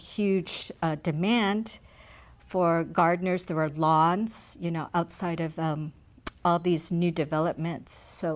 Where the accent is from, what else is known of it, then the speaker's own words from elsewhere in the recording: Altadena, California, United States; also born or lived in South Pasadena; now in Pasadena, United States; I grew up in Altadena, and then we moved to South Pasadena, and I live in Pasadena right now.